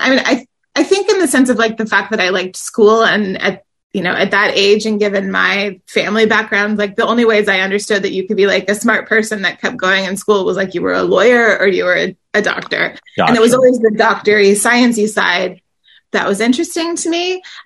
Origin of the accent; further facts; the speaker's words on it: Kansas, United States; I grew up actually in Kansas, where I am now.